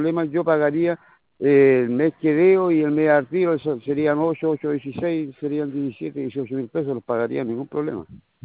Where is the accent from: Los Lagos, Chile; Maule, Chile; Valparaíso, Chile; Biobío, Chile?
Biobío, Chile; Laja; yo soy de Laja